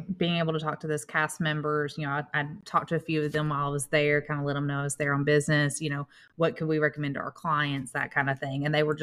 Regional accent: Tennessee, United States; I'm the agent from Tennessee, but I happen to be in the Fort Lauderdale area on spring break.

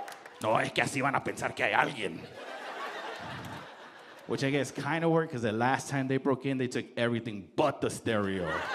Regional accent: Compton, California, United States; I grew up in Compton, California. Yes. CPT in the house. That's right. My dad moved us to Compton to give us a better life.

